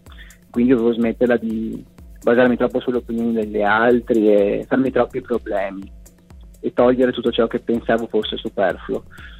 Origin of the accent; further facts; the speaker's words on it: Venice, Veneto, Italy; now in Bologna, Italy; Io ci sono nato a Venezia, io sono di Venezia, adesso vivo a Bologna, però ci sono cresciuto, ci sono nato, no?